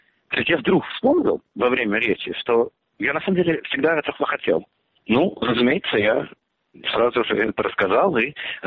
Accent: Moscow, Russia; moved away; Я как человек из Москвы, не то что соответствуюсь, но да, все-таки я родился в Москве, я там вырос

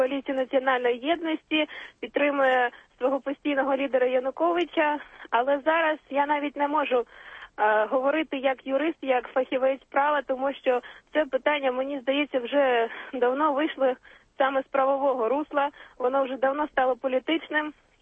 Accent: Donetsk, Donetsk Oblast, Ukraine; now in Kyiv, Ukraine; я зараз не в Донецьку знаходжусь, хоча я з Донецьку, але зараз я в Києві

